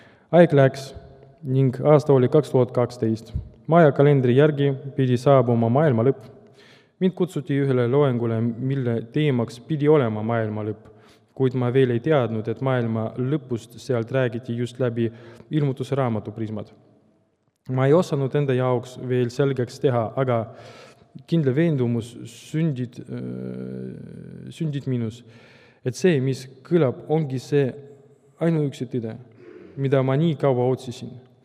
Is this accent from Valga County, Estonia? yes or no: yes; Valga, Valga County, Estonia; Olen Valgast pärit